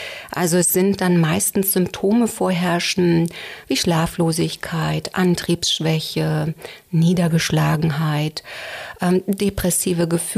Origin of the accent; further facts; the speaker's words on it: Berlin, Germany; als Berlinerin, als kleines Berliner Mädchen im Prenzlauer Berg groß geworden